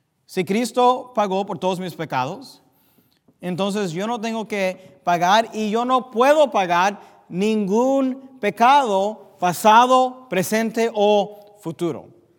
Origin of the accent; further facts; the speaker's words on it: United States; Spanish is a second language; Y yo crecí aquí en los Estados Unidos y hablo más inglés que español